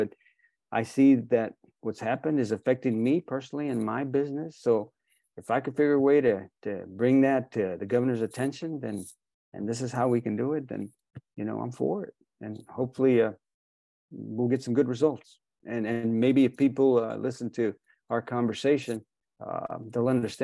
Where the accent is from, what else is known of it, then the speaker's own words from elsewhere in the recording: Texas, United States; Because, you know, like I told you, I'm a Texan too.